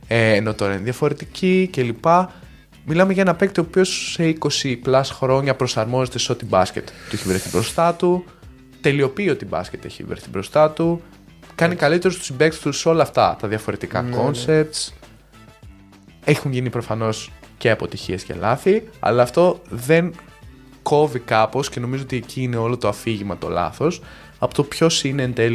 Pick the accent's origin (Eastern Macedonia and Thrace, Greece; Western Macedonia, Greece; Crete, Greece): Western Macedonia, Greece; Kastoria; πήγα λίγες μέρες στην πατρίδα μου, την Καστοριά, έτσι.